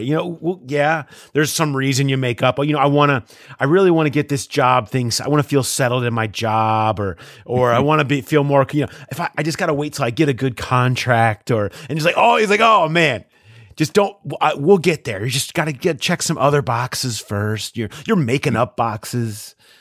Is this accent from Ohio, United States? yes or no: yes; Cincinnati, Ohio, United States; And I'm like, hey, I'm from Cincinnati.